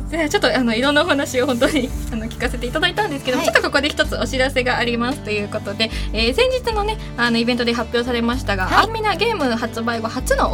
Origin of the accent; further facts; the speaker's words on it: Nagano, Japan; あの地元が長野県なんですけど、はいはい、五一ワインっていうワインが地元にありまして、